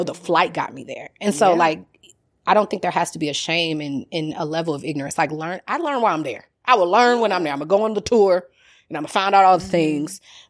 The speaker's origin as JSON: {"language": "English", "town": "St. Louis", "region": "Missouri", "country": "United States", "tie": "born or raised there", "said": "I grew up landlocked in St. Louis, and my family was not well traveled like that."}